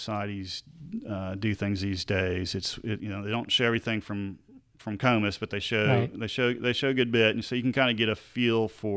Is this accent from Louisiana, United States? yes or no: yes; New Orleans, Louisiana, United States; I guess growing up in New Orleans, you get used to it and you learn quickly.